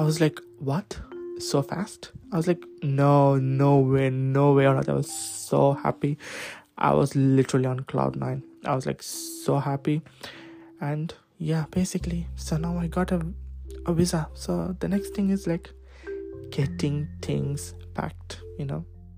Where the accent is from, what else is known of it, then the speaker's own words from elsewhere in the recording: India; now in Norway; I grew up in India. So this is the second time coming back to Norway.